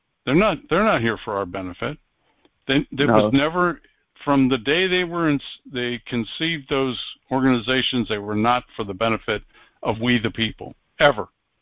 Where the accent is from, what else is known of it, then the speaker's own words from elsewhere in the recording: Pennsylvania, United States; I said, that's not far from where I grew up.